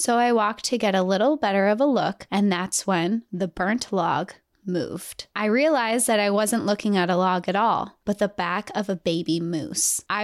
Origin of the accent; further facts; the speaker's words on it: Montana, United States; I was born and raised in Montana, so I have a soft spot for the outdoors. I live in Texas now, but I miss the mountains so much.